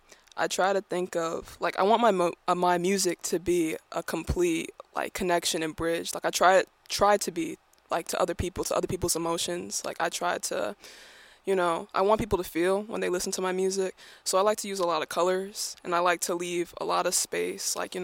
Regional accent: New York, United States; I'm from New York.

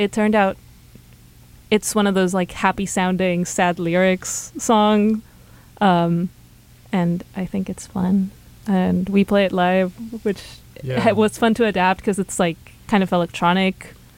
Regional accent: Argentina; first language Spanish; English is a second language; I'm from Argentina. So a lot of my music, well, not all, a lot. Some of my music is in Spanish, which mm-hmm. is my native language.

